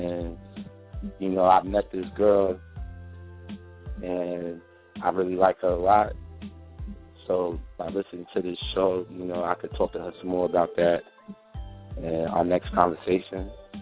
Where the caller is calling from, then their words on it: Lakewood, North Carolina, United States; from Lakewood, North Carolina.